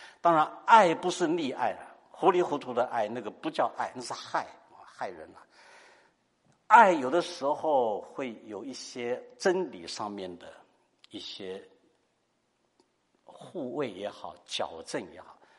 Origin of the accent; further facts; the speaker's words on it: Fuzhou, Fujian, China; 因为他忘了我是福州人哈